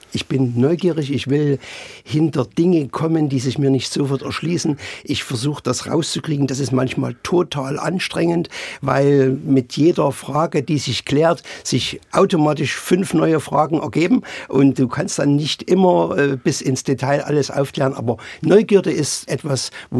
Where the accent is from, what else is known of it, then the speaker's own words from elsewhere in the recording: Flöha, Saxony, Germany; also born or lived in Frankenberg; Mein Geburtsort ist Frankenberg in Sachsen, aber aus einem ganz einfachen Grund. Ich bin in Flöha aufgewachsen